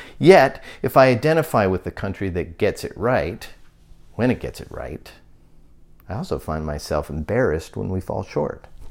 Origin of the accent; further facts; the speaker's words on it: United States; But my proudest moments as an American have been when I have seen this country be compassionate with its power